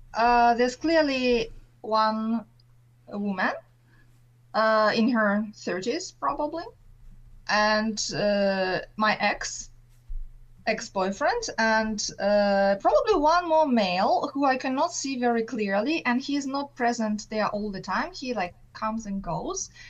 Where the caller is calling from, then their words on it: Japan; I'm calling you from Japan. It's just 1 hour difference at the moment with Tasmania